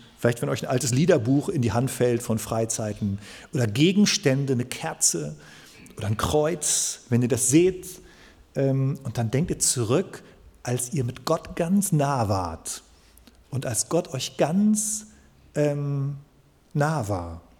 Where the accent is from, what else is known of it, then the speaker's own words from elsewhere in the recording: Soest, North Rhine-Westphalia, Germany; ich komme ja aus Soest